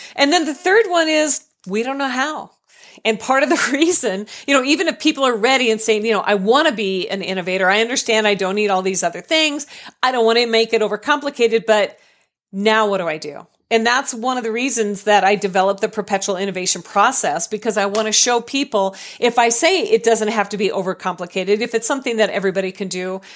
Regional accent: Colorado, United States; They're the people, you know, I'm from Colorado.

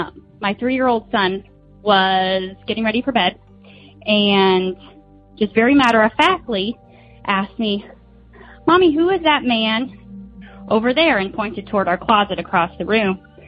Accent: Iowa, United States; I am from Iowa, and I'm hoping not to be interrupted by my two little ones.

